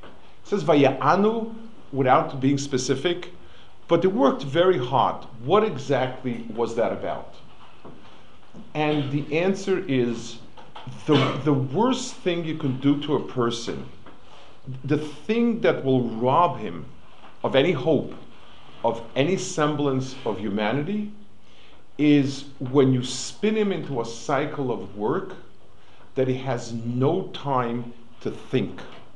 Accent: New York, United States; As I said, I grew up on the Lower East Side with the door before.

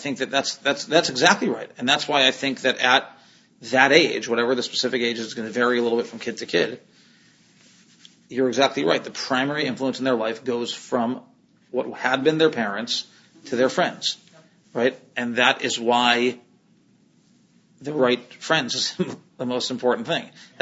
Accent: Chicago, Illinois, United States; So, but nobody went to Jewish college of the kids we grew up with in Chicago.

